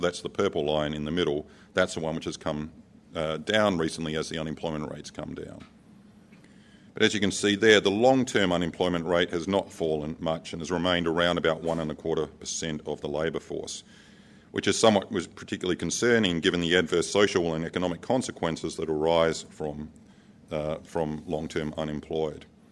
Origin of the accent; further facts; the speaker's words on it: South Australia, Australia; So I'm from South Australia, is why I'm doing this